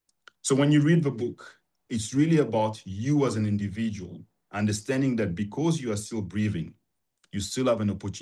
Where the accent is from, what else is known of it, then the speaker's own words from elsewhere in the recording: Abidjan, Côte d’Ivoire; I had no way of imagining a bigger world than where I was growing up in Abidjan, Cote d'Ivoire.